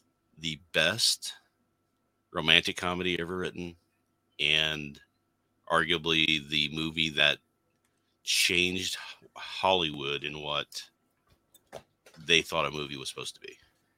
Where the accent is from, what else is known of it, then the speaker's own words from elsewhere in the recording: Canada; Being Canadian.